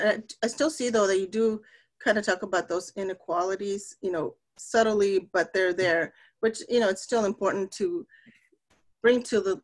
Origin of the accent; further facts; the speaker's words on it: Texas, United States; me being from South Texas, and, you know, I was born and raised in Texas, but so close to the border that we were, you know, speaking Spanglish all the time.